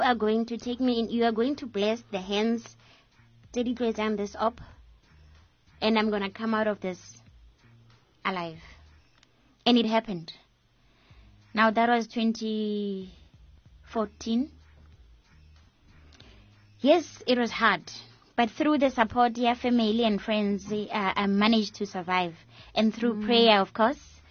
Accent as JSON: {"language": "English", "town": "Soweto", "region": "Gauteng", "country": "South Africa", "said": "I'm from Dobsonville, Soweto."}